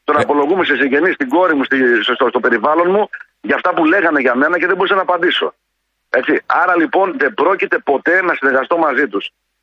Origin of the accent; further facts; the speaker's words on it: Macedonia, Greece; Είμαι από τη Μακεδονία, όπως και εσύ Βορειοελλαδίτης.